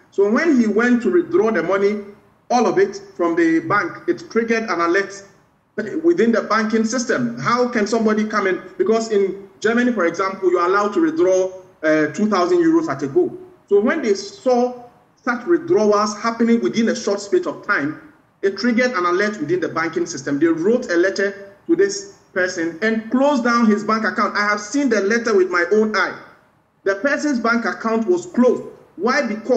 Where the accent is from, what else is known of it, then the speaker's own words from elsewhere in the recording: Ghana; I become very sad and very annoyed as a Ghanaian.